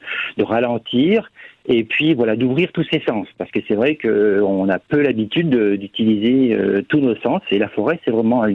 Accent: Nîmes, Occitanie, France; born there; Je suis né à Nîmes.

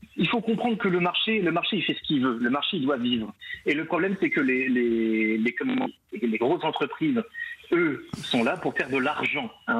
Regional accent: Normandy, France; now in Picardy, France; Et je suis normand d'origine.

